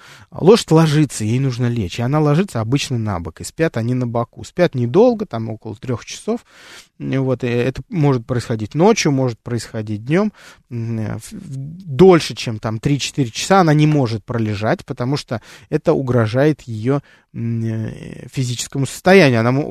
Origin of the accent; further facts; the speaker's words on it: Russia; Я тоже из России